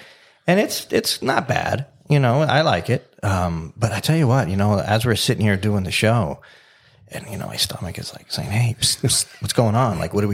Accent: Florida, United States; Growing up in South Florida, you know Richard.

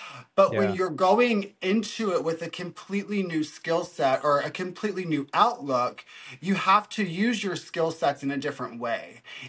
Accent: Florida, United States; I grew up in Florida, which most people probably don't think of it as the South, but it's as South as you can get when you think about America.

